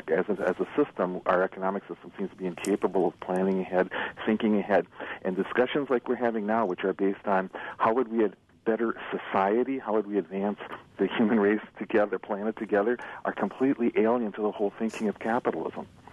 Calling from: Milwaukee, Wisconsin, United States; I'm calling from Milwaukee.

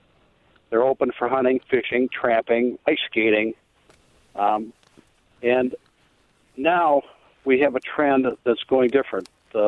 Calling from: Portage, Wisconsin, United States; Well, I'm from Portage, but I'm sitting in the parking lot at Conserve School in northern Wisconsin right now.

